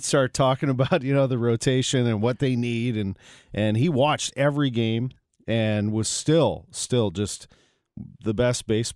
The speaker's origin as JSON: {"language": "English", "town": "St. Louis", "region": "Missouri", "country": "United States", "tie": "born or raised there", "said": "when I grew up in St. Louis, I was born in 1975, so I was a baseball fan because of Whitey Herzog's teams."}